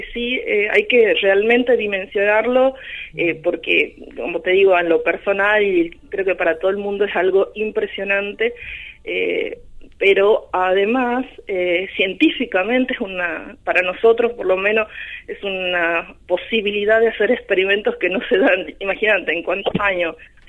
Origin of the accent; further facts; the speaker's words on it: Tucumán, Argentina; Soy nacida, crecida y educada en Tucumán.